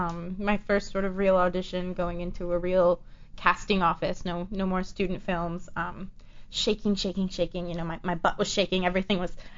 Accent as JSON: {"language": "English", "town": "Buffalo", "region": "New York", "country": "United States", "tie": "born or raised there", "said": "I moved here from New York City by way of Buffalo, New York. It's where I grew up, just South Canada. I'm practically Canadian."}